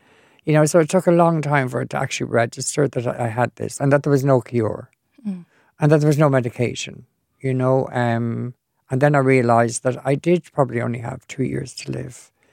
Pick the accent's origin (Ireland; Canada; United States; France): Ireland; Ranelagh, Leinster; Anyway, I come from Ranelagh, so I thought, well, that can't happen to me.